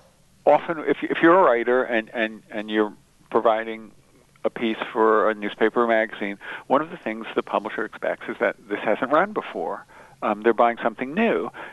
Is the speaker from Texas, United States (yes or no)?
no; Reading, Pennsylvania, United States; also born or lived in Charleston; We moved from Charleston to Reading, Pennsylvania when I was still quite young.